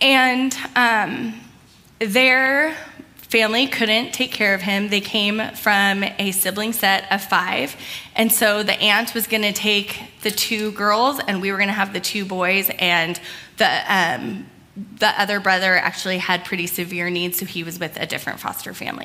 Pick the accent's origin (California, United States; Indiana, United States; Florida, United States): California, United States; Irvine; I grew up out in Irvine.